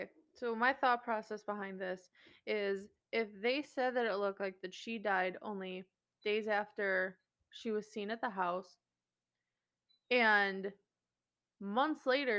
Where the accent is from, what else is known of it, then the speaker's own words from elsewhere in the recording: Midwest, United States; For those of you listening, we're from the Midwest, and we don't get out much.